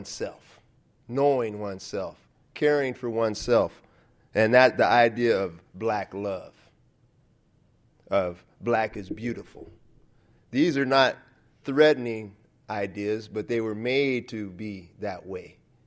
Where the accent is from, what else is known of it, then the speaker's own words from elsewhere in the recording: St. Louis, Missouri, United States; born there; As a young man, I was born in St. Louis, actually, 1968.